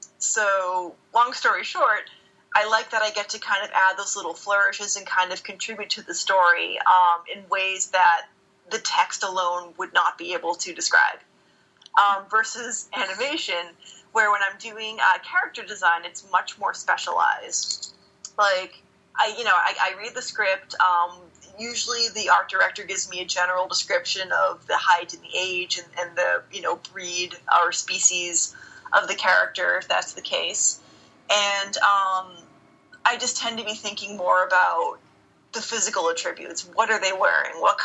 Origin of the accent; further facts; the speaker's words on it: East Coast, United States; I still wanted to do animation, but I didn't know how I was going to get there, because I'm from the East Coast.